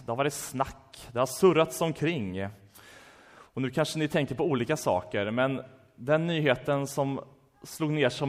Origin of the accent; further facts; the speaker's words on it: Sweden; Så läser han och ser att vi är från Sverige.